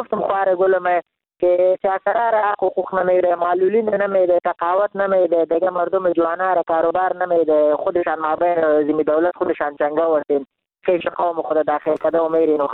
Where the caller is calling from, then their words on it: Jalalabad, Nangarhar, Afghanistan; من خودم افغان هستم، من ننگرهار هستم، از شهر جلال آباد بهار.